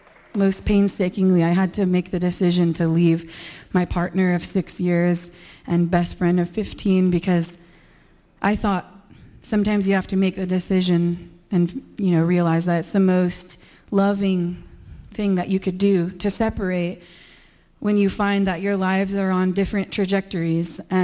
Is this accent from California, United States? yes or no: no; Alaska, United States; also born or lived in Boise, Idaho; I grew up in Alaska, but I spent 13 in Boise, Idaho. And I decided that it was time for me to leave the desert